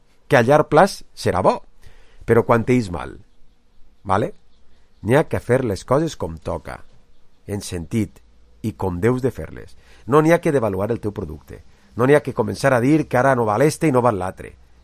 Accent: Valencian Community, Spain; som un pueblecito de Calbot ahí en la província de Castellón, que fa quatre dies no teníem res.

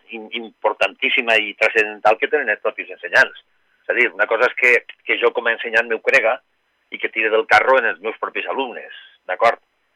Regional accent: Onda, Valencian Community, Spain; és el meu riu, jo també soc d'Onda

